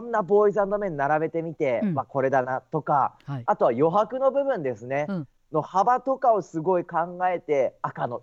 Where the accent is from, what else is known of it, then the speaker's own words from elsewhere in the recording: Nagoya, Aichi, Japan; 地元名古屋で一番大きな会場である名古屋ドームでの単独ライブですかね。